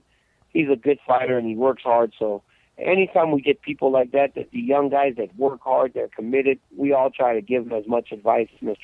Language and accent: English; United States